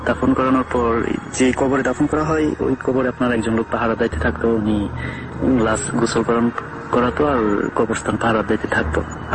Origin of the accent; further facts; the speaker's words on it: Kishoreganj, Dhaka Division, Bangladesh; now in Iraq; আমার বাড়ি কিশোরগঞ্জ জেলার গোছিহাটা গ্রামে, আর বর্তমানে আমি ইরাকের কুর্দিস্তানে থাকি।